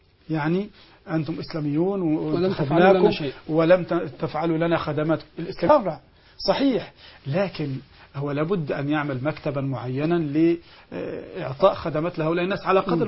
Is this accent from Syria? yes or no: no; Egypt; لأن عندنا في مصر ناس تعودوا على شيء